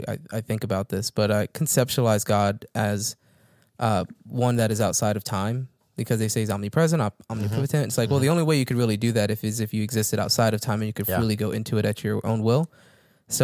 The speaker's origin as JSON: {"language": "English", "region": "Florida", "country": "United States", "tie": "born or raised there", "said": "Because I grew up in South Florida, so I've been in multiple hurricanes."}